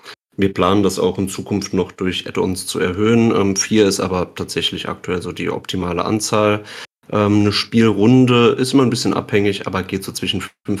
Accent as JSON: {"language": "German", "region": "Southwest Germany", "country": "Germany", "said": "ich komme aus Südwestdeutschland, ja."}